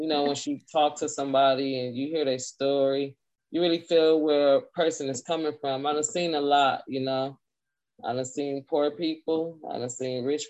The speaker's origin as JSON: {"language": "English", "town": "Compton", "region": "California", "country": "United States", "tie": "born or raised there", "said": "I think it molded me in the right direction"}